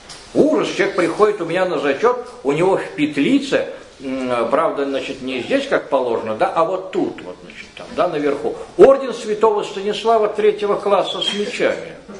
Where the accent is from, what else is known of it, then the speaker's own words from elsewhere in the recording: Russia; Он сказал, откуда? Я сказал, из России.